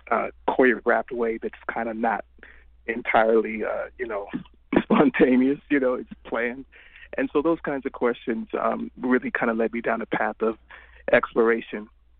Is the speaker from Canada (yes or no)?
no; St. Croix, U.S. Virgin Islands; now in United States; I was raised Moravian in St. Croix in the Moravian Church, and then moving to the States.